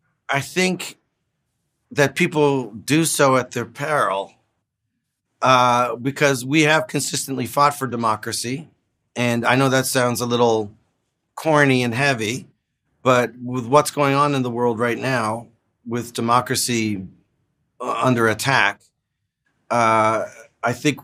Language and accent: English; Canada; Because as a Canadian, I couldn't believe that it was K-A-U-P-H-Y.